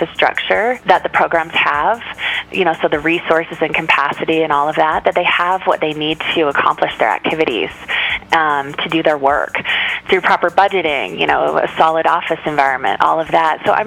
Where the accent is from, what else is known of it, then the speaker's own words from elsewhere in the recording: Salt Lake City, Utah, United States; I grew up in Salt Lake, and my sister and I used to go to the festival all the time